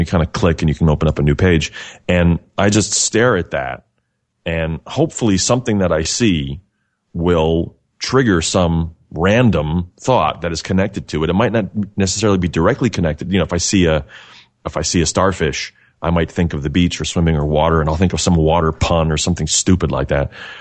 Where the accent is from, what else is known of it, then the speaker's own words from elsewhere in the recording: Bethlehem, Pennsylvania, United States; This is taking place right here in my hometown, Bethlehem, Pennsylvania.